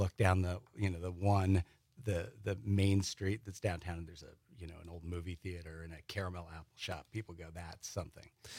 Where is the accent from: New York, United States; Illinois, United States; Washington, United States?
New York, United States; Brooklyn; moved away as an adult; now in Wisconsin, United States; No, so Door County for me, I'm an implant. I came here from Brooklyn. My wife is from Wisconsin.